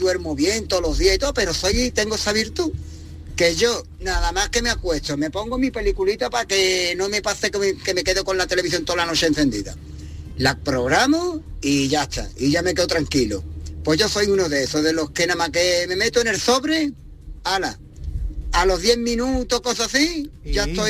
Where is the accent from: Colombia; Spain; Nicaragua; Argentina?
Spain; Malaga, Andalusia; de Málaga, mira.